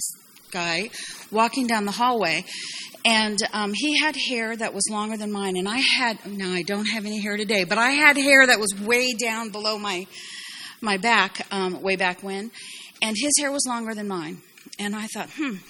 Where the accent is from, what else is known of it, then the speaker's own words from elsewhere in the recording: California, United States; born there; first language Japanese; I was born in California, but I lived the first 4 years elsewhere. And when I came to the States, I didn't speak English.